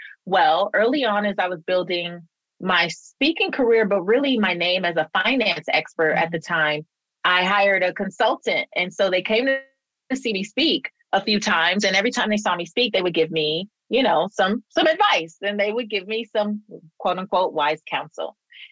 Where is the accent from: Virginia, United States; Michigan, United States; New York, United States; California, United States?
California, United States; And I'm from California. Like, we don't really do pantyhose, you know? I didn't grow up doing pantyhose.